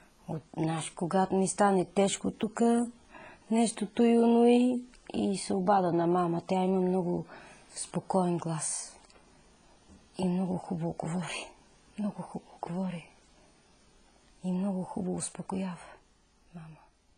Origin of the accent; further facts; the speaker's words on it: Vietnam; Bulgarian is a second language; now in Bulgaria; Защото знам, че не съм, вече не съм виетнамка. Не се чувствам никак добре там.